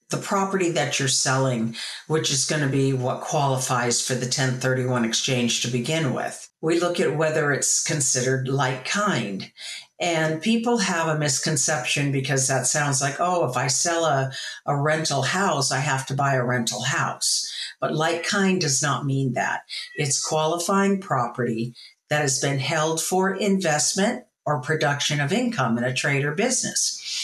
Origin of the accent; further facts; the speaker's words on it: California, United States; moved away as an adult; now in Florida, United States; Well, I'm from the West Coast, way West Coast, being California.